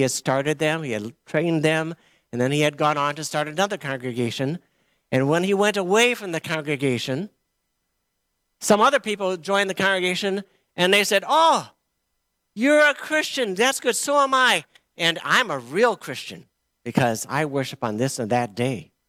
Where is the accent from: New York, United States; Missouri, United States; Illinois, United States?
Illinois, United States; Moline; Just so you know, I grew up here in America, Midwest America, in a place called Moline, Illinois, and I grew up in a very, what you would call a traditional Midwest home